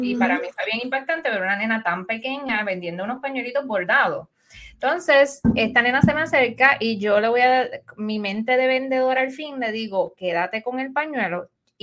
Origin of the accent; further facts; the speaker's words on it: Carolina, Puerto Rico; yo, como buena puertorriqueña de Carolina